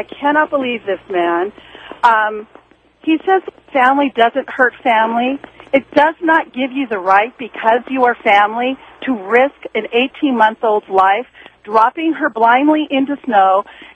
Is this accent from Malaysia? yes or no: no; Riverside, California, United States; raised in Riverside, and you shame me by saying you're in Corona.